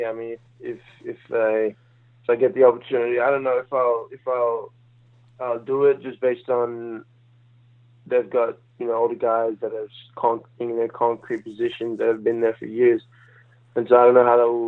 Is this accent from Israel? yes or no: no; Australia; now in United States; since I came from Australia to Vegas, and then Vegas to New Hampshire, and then obviously New Hampshire to UCLA.